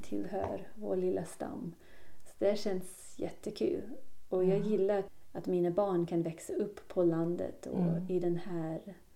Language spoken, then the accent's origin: Swedish; Melbourne, Victoria, Australia; Swedish is a second language; also born or lived in London; now in Sweden; jag är storstadstjej, jag kommer från Melbourne.